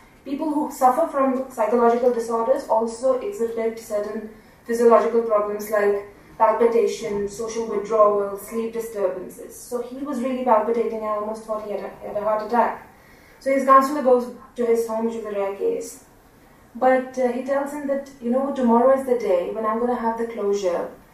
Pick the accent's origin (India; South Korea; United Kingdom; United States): India; Jammu and Kashmir; English is a second language; Like I said, when I was growing up in Kashmir, and we used to have at 5:30 in the evening. I'm talking about early 90s, I used to live in downtown.